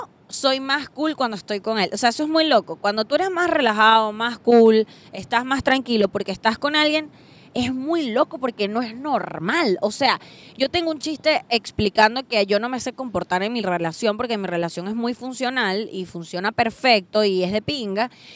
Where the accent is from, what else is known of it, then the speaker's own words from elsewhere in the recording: Venezuela; Marico, mi novio y yo somos venezolanos, ¿no?